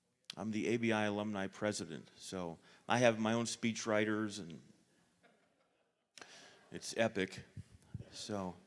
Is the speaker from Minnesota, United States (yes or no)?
yes; Duluth, Minnesota, United States; Yesterday, I went to Duluth, my hometown, to see my parents and my sisters